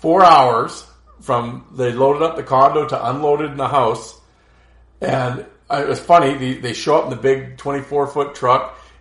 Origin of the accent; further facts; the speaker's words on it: Detroit, Michigan, United States; But then again, I grew up in Detroit and saw real men like Probert, Koser, and McCarty.